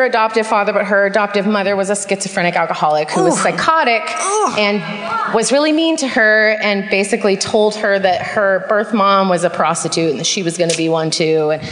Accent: Fairfax, California, United States; Tiny town in Marin, not far from Petaluma.

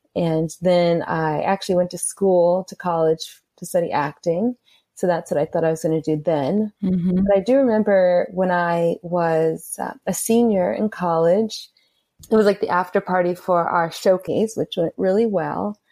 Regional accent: Atlanta, Georgia, United States; But I grew up cooking with my grandmother in the kitchen, loving her food. I grew up in Atlanta. We had a lot of, you know, soul food, but a lot of ethnic food.

